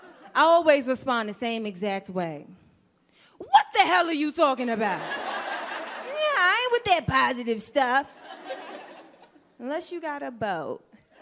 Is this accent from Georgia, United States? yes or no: no; New York, United States; You know, I'm from New York. I'm used to, like, the hood guy.